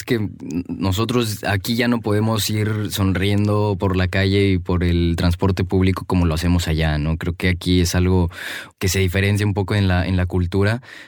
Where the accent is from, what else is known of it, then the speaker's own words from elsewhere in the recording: Mexico; now in Russia; Yo les decía, soy de México.